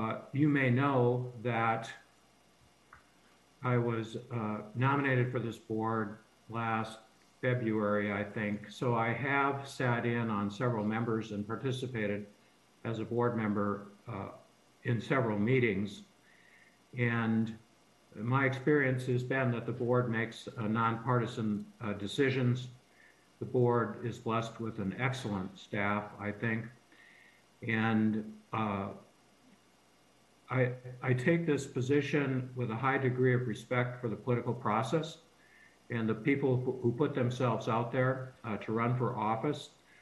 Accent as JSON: {"language": "English", "region": "Minnesota", "country": "United States", "tie": "born or raised there", "said": "I grew up in Becker and Clay counties in Minnesota. My mother grew up in the White Earth Reservation, and I am a member of the White Earth Band of Ojibwe."}